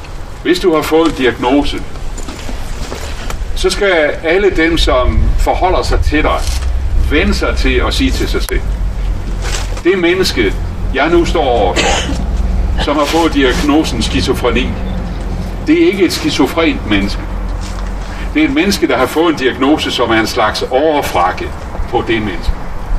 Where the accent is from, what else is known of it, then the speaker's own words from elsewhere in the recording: Esbjerg, Region of Southern Denmark, Denmark; også i Esbjerg, hvor jeg kommer fra. De taler godt nok ikke helt det samme sprog, men det er tæt på.